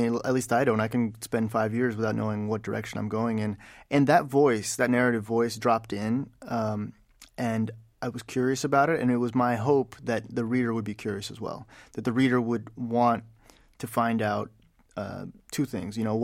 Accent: Birmingham, Alabama, United States; Absolutely.

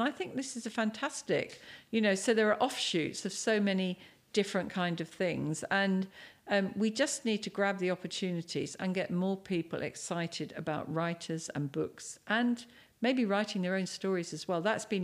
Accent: Cambridge, East of England, United Kingdom; I'm from Cambridge, so biking is an important skill set for me.

